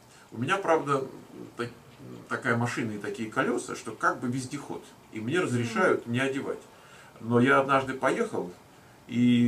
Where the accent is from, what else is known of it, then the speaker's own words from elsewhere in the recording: Moscow, Russia; мы с вами из Москвы, дети солнца, фактически.